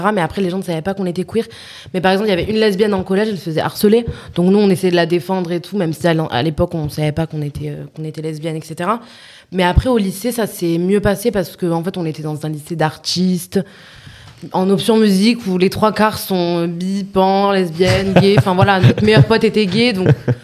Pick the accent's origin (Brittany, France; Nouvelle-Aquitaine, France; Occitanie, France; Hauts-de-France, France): Occitanie, France; Nîmes; En fait on vient de Nîmes, on était au lycée à Nîmes et après on a fait notre première année à la fac à Montpellier.